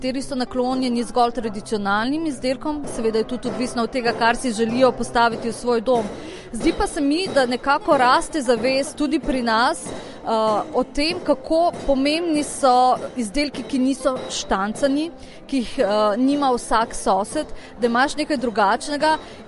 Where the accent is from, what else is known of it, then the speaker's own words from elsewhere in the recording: Krško, Lower Sava, Slovenia; Midva sva iz Krškega